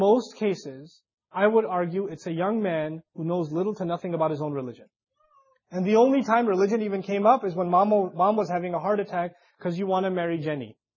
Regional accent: Pakistan; I'm Pakistani, and whether my parents are involved in that or not, I come from a certain culture.

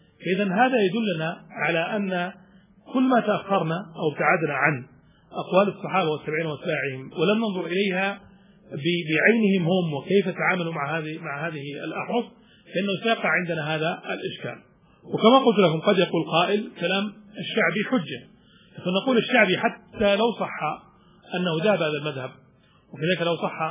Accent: Saudi Arabia; في تحقيق عندنا في السعودية وفي تحقيق في مصر

